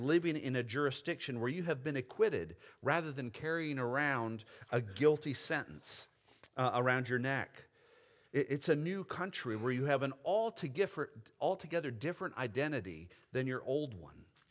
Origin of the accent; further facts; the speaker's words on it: Saint Paul, Minnesota, United States; born there; My dad was a student at Bethel College, and I was born in St. Paul. So I was born in Minnesota.